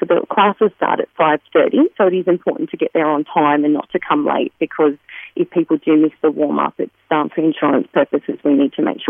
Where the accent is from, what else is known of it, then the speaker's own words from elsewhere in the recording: Cessnock, New South Wales, Australia; also born or lived in Newcastle; now in London, United Kingdom; I am originally from Cessnock and I lived in Newcastle for a bit of time, then moved to London for 8.5 years.